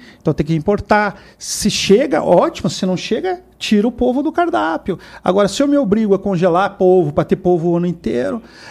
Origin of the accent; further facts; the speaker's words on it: Curitiba, Paraná, Brazil; eu sou curitibano mesmo, né? Daqueles que tomavam banho no Rio Belém.